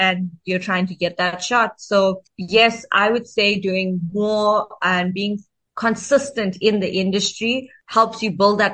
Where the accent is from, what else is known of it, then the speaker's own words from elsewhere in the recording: Durban, KwaZulu-Natal, South Africa; now in Johannesburg, South Africa; But my hometown is Durban, KwaZulu-Natal.